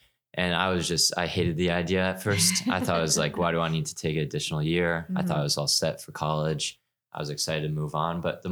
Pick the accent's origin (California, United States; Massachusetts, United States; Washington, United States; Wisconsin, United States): Massachusetts, United States; Ipswich; I'm from Ipswich, Massachusetts.